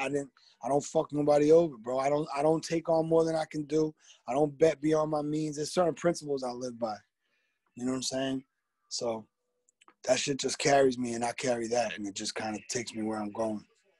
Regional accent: Massachusetts, United States; No. I'm from Massachusetts.

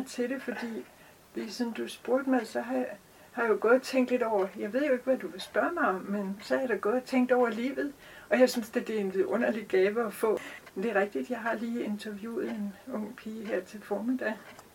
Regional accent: Copenhagen, Capital Region of Denmark, Denmark; og tæt på havnen, og ikke? Og det var et rigtig, rigtig Østerbro.

